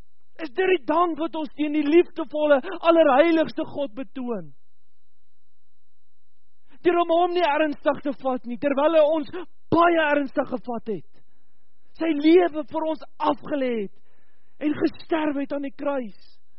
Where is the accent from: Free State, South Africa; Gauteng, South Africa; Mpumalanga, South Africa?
Free State, South Africa; Ek kom van die Vrystaat af, daar is baie mielieboere.